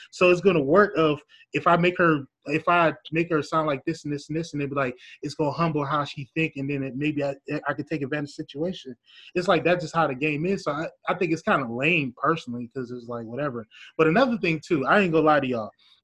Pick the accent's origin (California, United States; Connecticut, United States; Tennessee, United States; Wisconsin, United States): Wisconsin, United States; Milwaukee; I grew up in Milwaukee where you need to know how to talk about people.